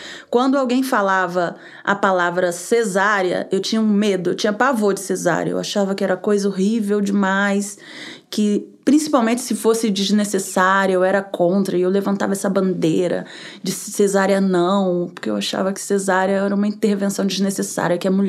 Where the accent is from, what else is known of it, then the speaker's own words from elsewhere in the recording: Niterói, Rio de Janeiro, Brazil; also born or lived in São Paulo; Eu morava em São Paulo, só que eu sou natural de Niterói, no Rio de Janeiro. Então, me mudei para o Rio de Janeiro, porque eu queria que minha filha nascesse no lugar, né, onde eu fui criada